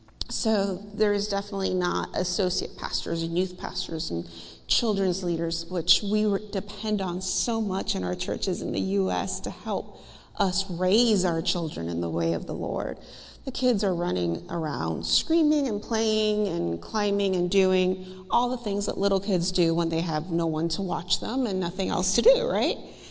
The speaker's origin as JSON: {"language": "English", "town": "Miami", "region": "Florida", "country": "United States", "lives_now": "Branson, United States", "said": "We're originally from Miami, Florida. I moved to Branson, Missouri about 15 years ago."}